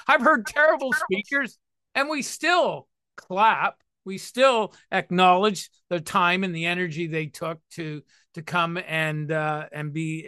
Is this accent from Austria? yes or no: no; Toronto, Ontario, Canada; outside my hometown here in Toronto